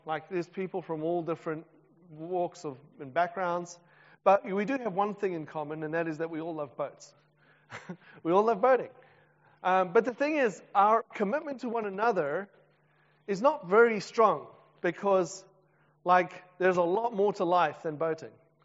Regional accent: South Africa; I'm also a South African

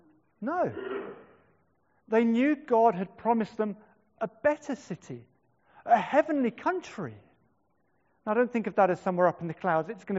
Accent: Wales, United Kingdom; as a Welshman

